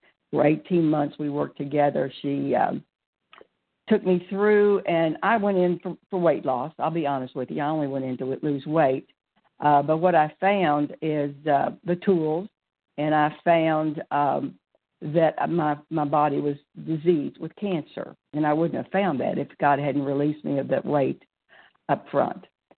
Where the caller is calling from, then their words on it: Pensacola, Florida, United States; I'm from Pensacola, Florida.